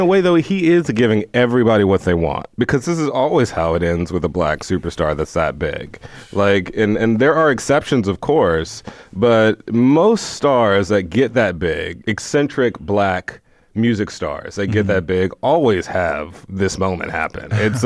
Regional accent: Houston, Texas, United States; And I remember growing up never understanding, because I grew up in Houston.

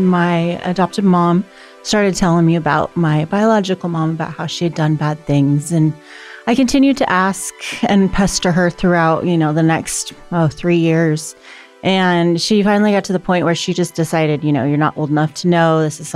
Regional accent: Eugene, Oregon, United States; born there; I was born in Eugene.

